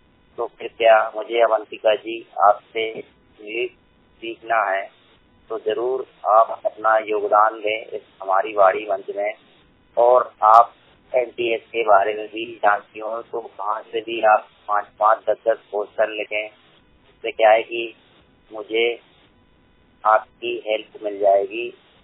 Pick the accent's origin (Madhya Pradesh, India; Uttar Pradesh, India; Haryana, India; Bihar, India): Madhya Pradesh, India; Bhopal; मैं भोपाल जिले का रहने वाला हूँ। मेरी पढ़ाई 12वीं तक है।